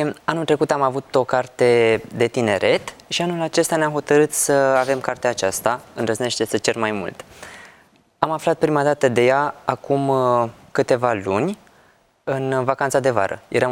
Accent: Romania; auzind că suntem din România

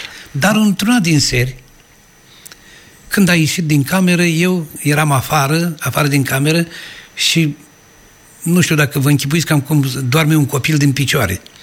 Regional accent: Dobruja, Romania; În zona Dobrogei.

